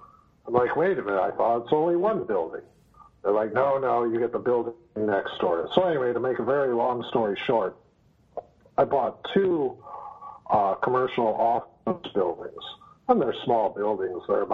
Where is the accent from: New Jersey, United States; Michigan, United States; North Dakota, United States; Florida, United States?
Michigan, United States; Detroit; moved away as an adult; also born or lived in Ohio / Texas; I was born and raised in Detroit up until through high school. And after high school, I went out to college, and then I went on to graduate school. And then, you know, I've lived in Ohio and Texas and all sorts of different places